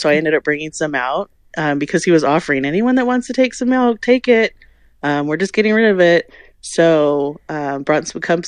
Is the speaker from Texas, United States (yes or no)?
no; California, United States; now in Utah, United States; You know, I'm from California and all the hustle and bustle of California